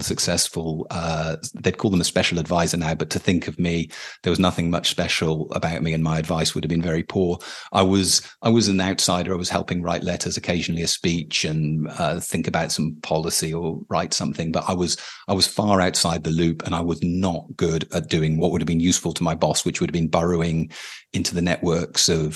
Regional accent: United Kingdom; especially as a British person

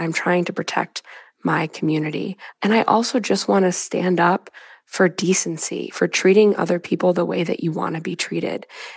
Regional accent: Michigan, United States; we, you know, quickly bonded over our Midwestern roots. I'm from Michigan. He's from Ohio. Neither of us came from elite backgrounds. I grew up in a small town.

